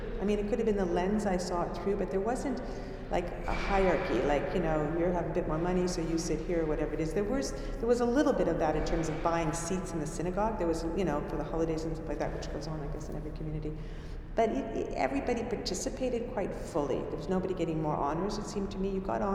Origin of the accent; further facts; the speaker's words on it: Glace Bay, Nova Scotia, Canada; physical sensations of growing up in Glace Bay in the early days